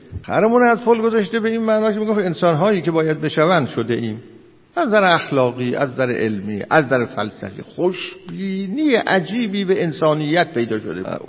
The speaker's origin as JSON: {"language": "Persian", "country": "Iran", "said": "خب درست است ما همه ایرانی هستیم، اما این زبان فارسی مادری را داریم"}